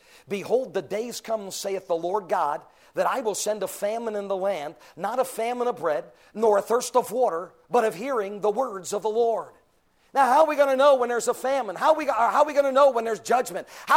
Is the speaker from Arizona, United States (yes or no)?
yes; Arizona, United States; And Sunday morning in the state of Connecticut, like my home state of Arizona, there will be multitudes of Christians that will deny the Bible.